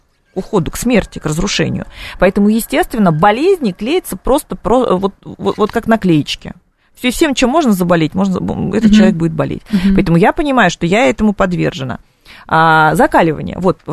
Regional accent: Siberia, Russia; несмотря на то, что я сибирячка, несмотря на то, что к холоду я, ну, достаточно адаптирована, да, ну, когда ты живешь в Сибири всю сознательную жизнь и детство

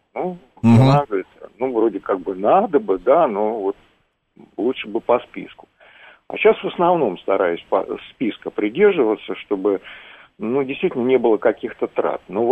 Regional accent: Moscow, Russia; я из Москвы.

